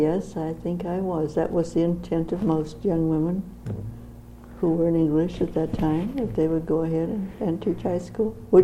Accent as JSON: {"language": "English", "town": "Flint", "region": "Michigan", "country": "United States", "tie": "born there", "said": "Well, I was born in Flint, Michigan. So, of course, I graduated from Flint Central."}